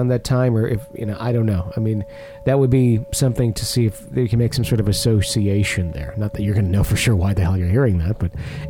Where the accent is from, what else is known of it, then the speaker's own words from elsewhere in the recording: Fairfax, Virginia, United States; My story, however, takes place in my hometown in Fairfax, Virginia, in a movie theater I worked at for several years.